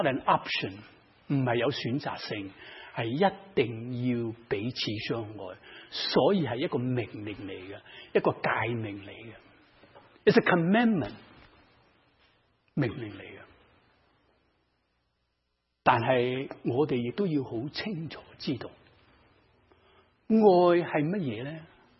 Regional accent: Guangdong, China; 另外还有我们广东人有时候讲给你接受我

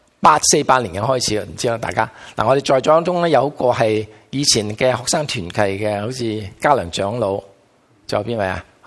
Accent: Guangdong, China; 所以我哋广东人咧

